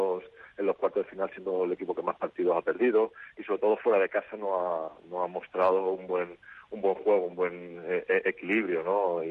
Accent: Málaga, Andalusia, Spain; born there; also born or lived in Barcelona; nací en Málaga

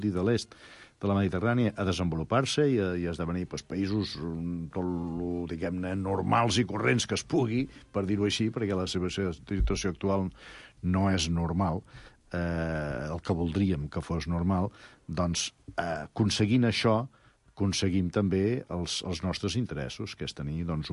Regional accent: Tarragona, Catalonia, Spain; som de Tarragona i de Valls

